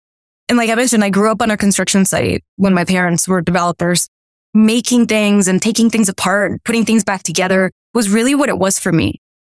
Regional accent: Miami, Florida, United States; I grew up in Miami. And so we were meeting teams from like Iowa and like California.

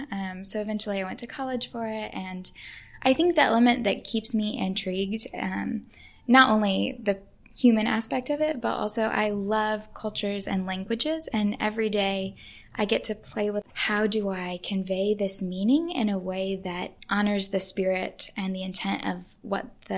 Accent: England, United Kingdom; which was a really big deal as an English person.

